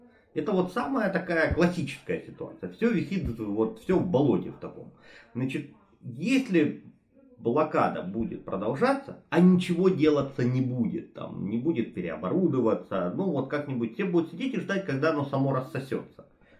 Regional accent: Mariupol, Donetsk Oblast, Ukraine; я родом из Мариуполя, и я отчетливо понимаю

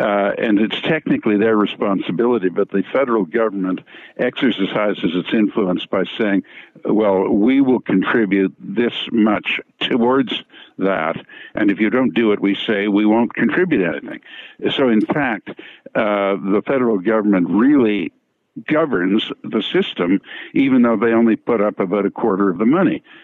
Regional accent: Canada; I'm embarrassed as a Canadian to confess to you and to your listeners the following embarrassing fact.

